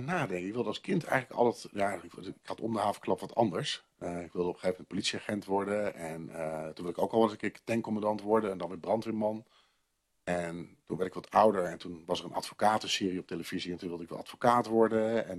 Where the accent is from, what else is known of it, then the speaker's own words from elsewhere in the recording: Zwolle, Overijssel, Netherlands; Ik ben geboren en opgegroeid in Zwolle.